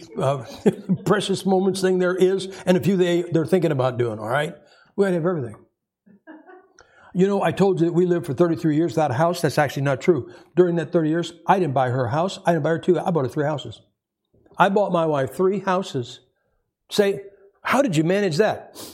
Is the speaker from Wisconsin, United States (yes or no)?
no; Ohio, United States; See, I'm from Ohio. We had basements, which means we could have one-third more stuff than you guys.